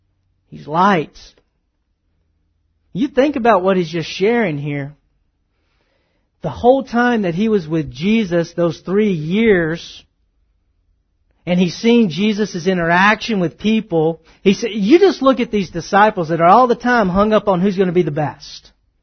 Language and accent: English; Texas, United States; I grew up in the South. I grew up in Northeast Texas.